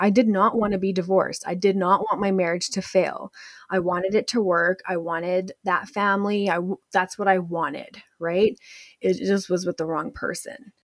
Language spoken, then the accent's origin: English; Edmonton, Alberta, Canada; And I was born and raised here in Edmonton in the 80s